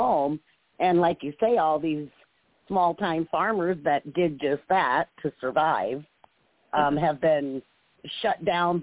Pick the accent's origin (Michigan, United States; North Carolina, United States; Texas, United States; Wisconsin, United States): Wisconsin, United States; now in Colorado, United States; Now, I was raised in Wisconsin, and I live in Colorado now, so there's a big difference there.